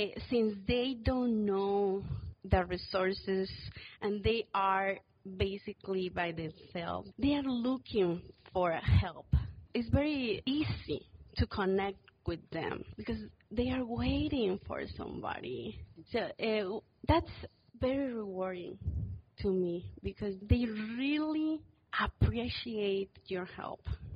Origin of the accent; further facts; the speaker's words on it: Mexico; English is a second language; now in Oklahoma City, United States; I came from Mexico to Oklahoma City